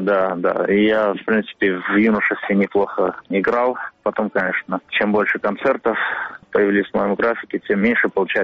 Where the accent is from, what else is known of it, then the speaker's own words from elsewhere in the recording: Armenia; и к тому же я армянин